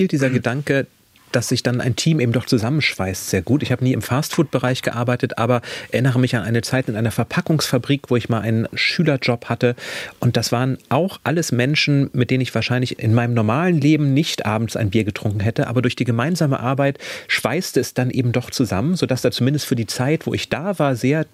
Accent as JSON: {"language": "German", "region": "Schleswig-Holstein", "country": "Germany", "said": "Ich komme aus Schleswig-Holstein, aus einem kleinen Dorf."}